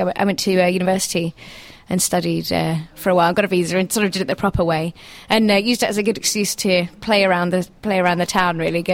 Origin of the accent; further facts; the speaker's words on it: South East England, United Kingdom; now in Leamington, United Kingdom; I'm from Berkshire.